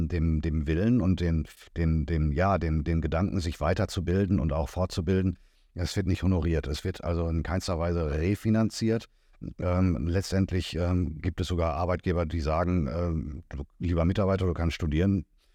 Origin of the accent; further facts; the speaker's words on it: Germany; Ja, ich komme ja aus Deutschland und komme auch aus der Pflege